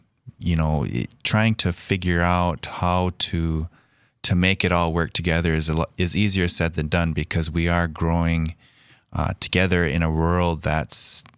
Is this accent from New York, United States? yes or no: no; Bismarck, North Dakota, United States; growing up in Bismarck, you talk about balancing out traditional values.